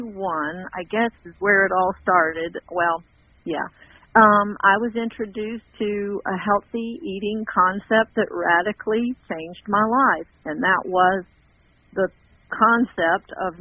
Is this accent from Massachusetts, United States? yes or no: no; Georgia, United States; We're from Georgia. We live in Canton, Georgia, just a little north of Atlanta.